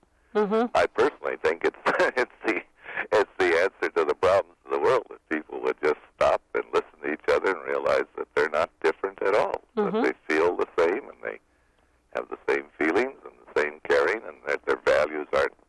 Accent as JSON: {"language": "English", "region": "Wisconsin", "country": "United States", "tie": "born or raised there", "said": "I grew up in Wisconsin, and I was a typical street kid, and then came the time to go to college, and I rambled around the country."}